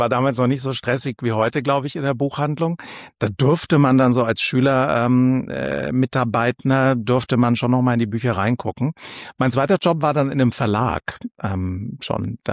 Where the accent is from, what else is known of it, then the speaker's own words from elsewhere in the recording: Nuremberg, Bavaria, Germany; moved away as an adult; now in Berlin, Germany; Ich bin in Nürnberg aufgewachsen.